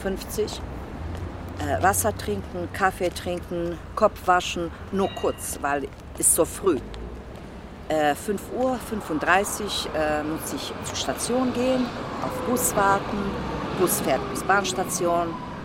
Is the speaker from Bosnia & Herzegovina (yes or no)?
yes; Bosnia & Herzegovina; German is a second language; now in Frankfurt, Germany; Ich komme aus Jugoslawien, genau gesagt aus Bosnien. Ja. Seit 10 Jahren bin ich in Frankfurt. Mein Anfang hier ohne deutsche Sprache.